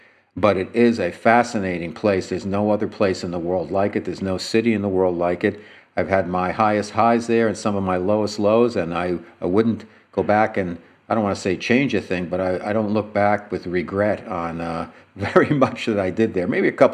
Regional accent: New York City, New York, United States; a thriller that takes place in my hometown, New York City.

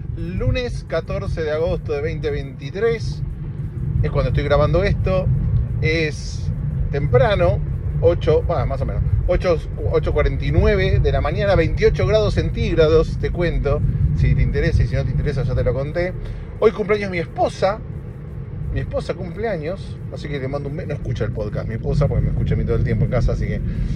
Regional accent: Argentina; Si yo soy argentino, en realidad no soy. Bueno, sí.

